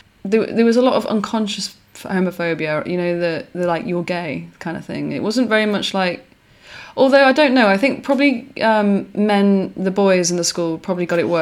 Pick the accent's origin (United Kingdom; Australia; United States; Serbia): United Kingdom; Manchester, North West England; I was brought up on quite a rough council estate in Manchester.